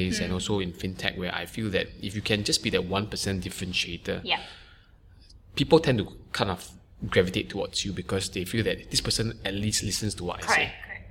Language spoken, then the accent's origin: English; Singapore; I grew up in Singapore. You know, I hardly had the chance to travel overseas for school.